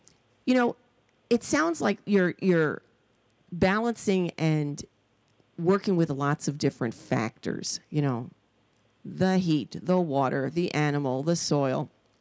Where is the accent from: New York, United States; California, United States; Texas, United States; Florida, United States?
New York, United States; New York City; You know, I grew up in the Bronx. I spent most of my youth, even through the college years, in New York City.